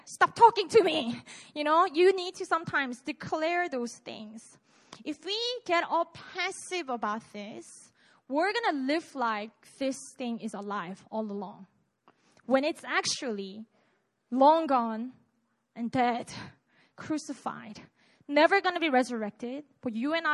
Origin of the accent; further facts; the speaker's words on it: Busan, South Korea; Anyways, I'm from Busan, so I've had it like multiple times.